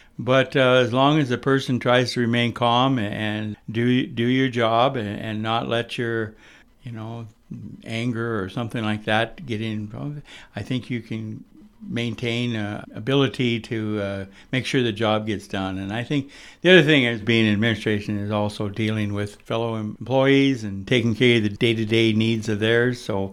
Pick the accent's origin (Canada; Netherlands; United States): United States; Wolf Point, Montana; moved away as an adult; now in Sidney, United States; No, I'm originally from Wolf Point. After getting out of college, I came here in 1974. And I've been here ever since, and I've raised my family here.